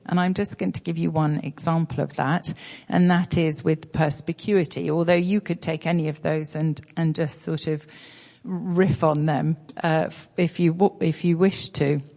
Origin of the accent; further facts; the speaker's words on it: United Kingdom; But what I would say as a Brit